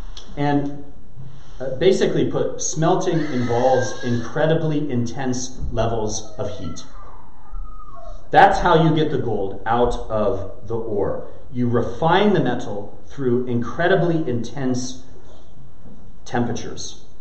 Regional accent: United States; This is where being American fails us so completely and so utterly. Because as Americans, we are taught that the thing to avoid above all else is being uncomfortable, experiencing pain, having hardship.

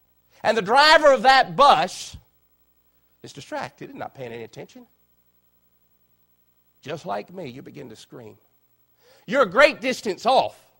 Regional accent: United States; As a kid, growing up in Chesapeake County, from time to time, farmers would come by.

